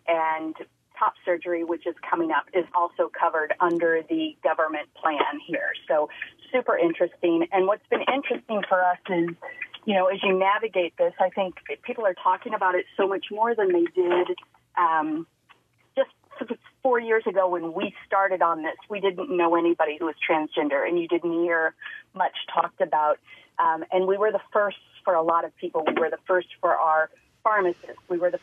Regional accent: United States; moved away as an adult; now in Montreal, Canada; Just calling because we're American and we moved to Montreal 7 years ago.

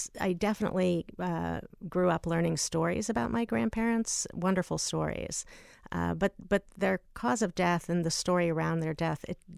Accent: South Carolina, United States; also born or lived in Buffalo, New York / Boston; and then we moved to Buffalo, New York, and then to outside of Boston. And ultimately, I was raised in South Carolina

